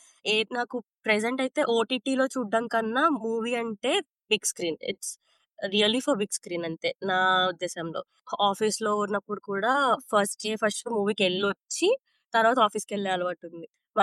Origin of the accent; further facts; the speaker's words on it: Rajahmundry, Andhra Pradesh, India; moved away as an adult; now in Australia; నేను last August లో India నుంచి ఆస్ట్రేలియాకి రావడం అయితే జరిగింది. రీసెంట్ గానే వచ్చాను. ఆఫ్టర్ మ్యారేజ్ ఇక్కడికి నేను షిఫ్ట్ అవడం జరిగింది. మాది రాజమండ్రి అండి.